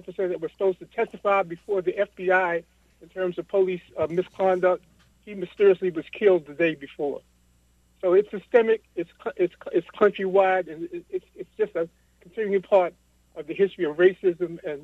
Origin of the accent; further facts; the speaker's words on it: Baltimore, Maryland, United States; I'm from Baltimore. I grew up where right near Freddie Gray's murder site, Gilmore Projects.